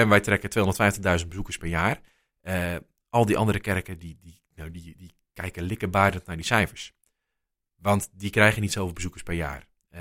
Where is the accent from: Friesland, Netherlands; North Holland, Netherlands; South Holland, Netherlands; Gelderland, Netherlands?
South Holland, Netherlands; Delft; Maar wij als Delftenaar, ja, we zijn het gewend.